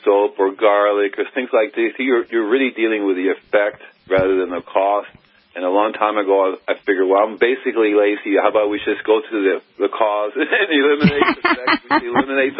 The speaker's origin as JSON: {"language": "English", "town": "Miami", "region": "Florida", "country": "United States", "also_born_or_lived": "Gainesville", "said": "I mean, I'm originally from Miami, Florida, right?"}